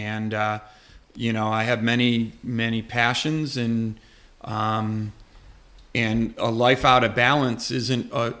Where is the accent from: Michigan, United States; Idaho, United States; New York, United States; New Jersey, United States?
New York, United States; Rochester; So I was born in Rochester and grew up there, but knew at a very young age that the suburban lifestyle was not mine.